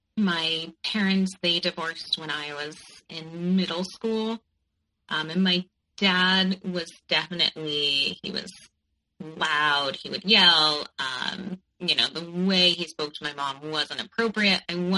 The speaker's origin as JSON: {"language": "English", "region": "Connecticut", "country": "United States", "tie": "born or raised there", "said": "I grew up in Connecticut, and I went to New York for college"}